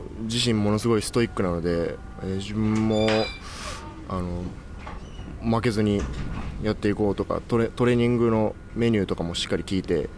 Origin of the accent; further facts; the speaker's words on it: Gifu, Japan; now in Kashima, Japan; 自分岐阜出身なんですけど、岐阜はちょっと森が多いんですけど